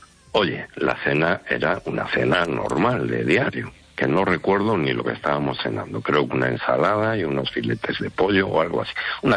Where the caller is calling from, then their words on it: Ferrol, Galicia, Spain; de Ferrol.